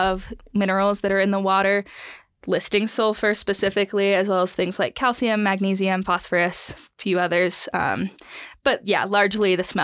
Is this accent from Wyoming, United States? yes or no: yes; Wyoming, United States; I am originally from Wyoming, and I am one of the people showing Carol Ann all the cool things about Wyoming.